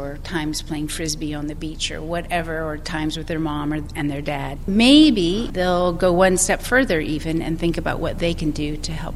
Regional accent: California, United States; Even though I grew up in California and I grew up on the coast, I was always afraid of painting water.

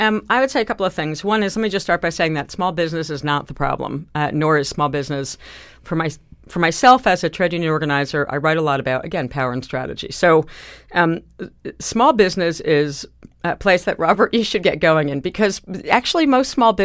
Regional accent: Sweden; I come from Sweden, so I spent a lot of time in Europe, just in general.

